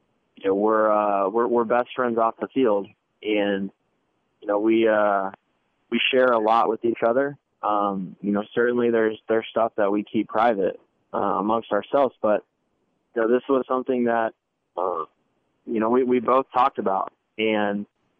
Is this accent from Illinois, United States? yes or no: no; Kansas City, Missouri, United States; because I'm from Kansas City and that I'm comfortable and that it's my hometown and a lot of my family's here.